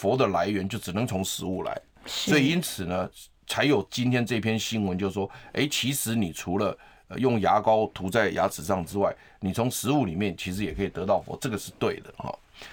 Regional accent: Taiwan; 结果呢，我们台湾人现在我们来重点就是我们要就是提醒我们的听众朋友

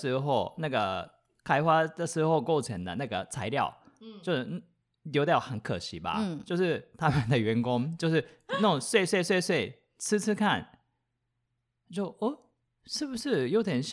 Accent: Japan; Chinese is a second language; 嗨，是日本人发明的，我们日本人发明的

